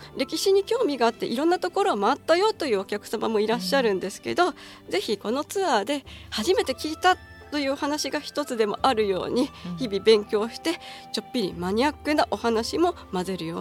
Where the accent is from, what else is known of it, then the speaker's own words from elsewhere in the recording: Aichi, Japan; 三河生まれ三河育ちですが